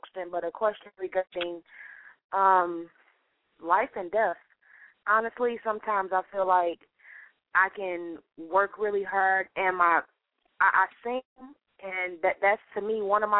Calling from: East Palo Alto, California, United States; I'm calling from East Palo Alto, California.

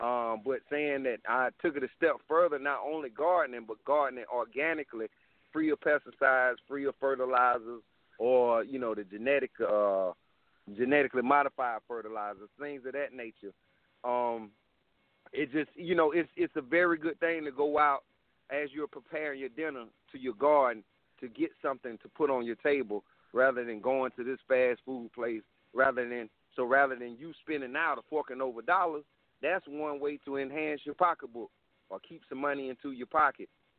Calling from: South Carolina, United States; Uncle Jatinev … I'm calling from South Carolina.

